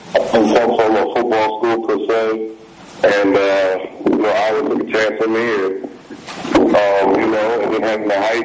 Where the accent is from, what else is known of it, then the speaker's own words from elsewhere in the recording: New Jersey, United States; You know, I'm from New Jersey and I went to play at Iowa.